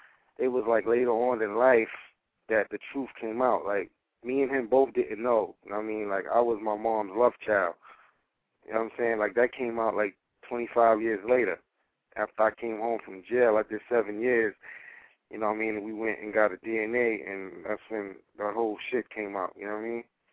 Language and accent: English; Brooklyn, New York, United States; Like, I grew up in the 80s, you know, I was born and raised out here in Brooklyn, you know, I grew up in Flatbush, you know what I'm saying?